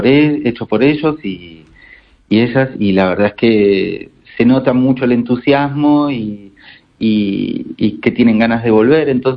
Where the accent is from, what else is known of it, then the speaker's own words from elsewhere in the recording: Argentina; que soy muy bueno contando cuentos. Como buen argentino.